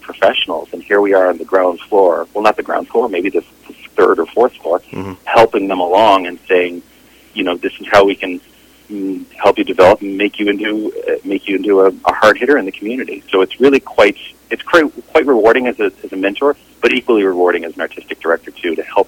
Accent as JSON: {"language": "English", "region": "Newfoundland and Labrador", "country": "Canada", "said": "the experience of being a Newfoundlander and the cultural experience that comes with that I could bring back to Vancouver"}